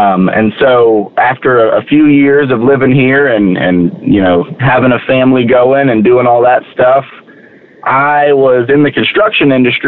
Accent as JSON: {"language": "English", "town": "Spring", "region": "Texas", "country": "United States", "tie": "born there", "said": "So I was born in Spring, Texas. My dad is a pastor, so we opened up a church up here, and so we really got involved in the area and in the community."}